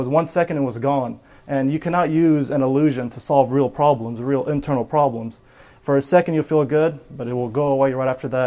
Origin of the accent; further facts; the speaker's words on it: Gaza Strip, Palestine; when I was raised in an Islamic family. We're from Palestine and Gaza.